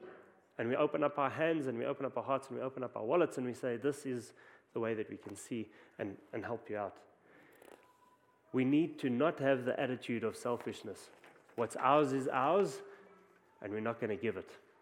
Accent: South Africa; And you might hear from my accent that I'm from South Africa

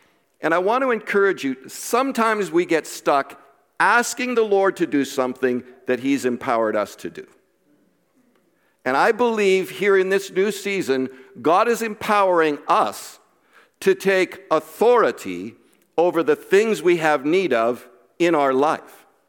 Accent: Canada; We're from Canada.

